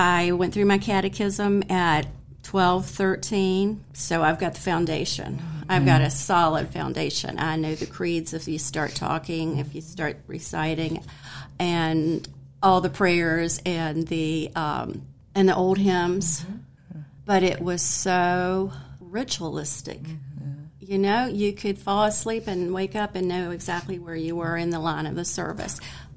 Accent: Timberville, Virginia, United States; I have been in Rockingham County my entire life, except for a very short period of time that I tried to move away, and that didn't work out.

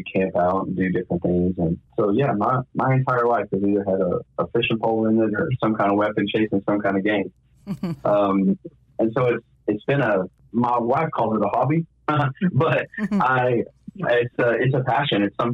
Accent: Texas, United States; I grew up in West Texas. My family is a couple generations of working in the oil fields out there. And just grew up a small town kid.

